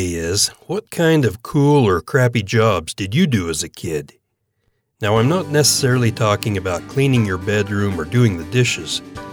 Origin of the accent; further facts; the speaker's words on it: Idaho, United States; Growing up in my hometown in Idaho, everyone is involved with the Salmon River that runs through the middle of town